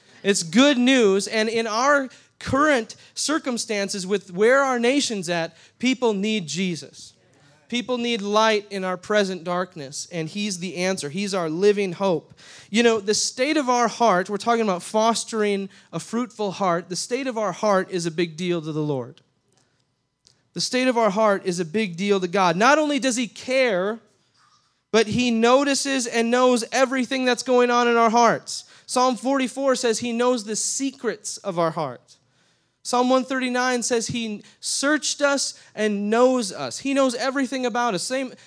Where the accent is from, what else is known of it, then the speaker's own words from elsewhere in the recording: Minnesota, United States; we aren't actually Canadian. We're from Minnesota. And yes, sometimes we do have a funny accent, but we pastor the River Church in Faribault, Minnesota, in South Central Minnesota.